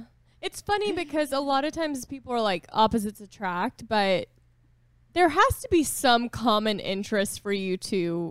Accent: Boston, Massachusetts, United States; I'm from Boston and I'm just kind of hard.

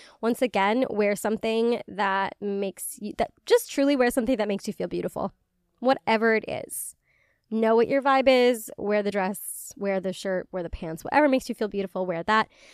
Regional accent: United Kingdom; I'm like Polish, I'm British. These are not climates that are cut out to be hot and humid.

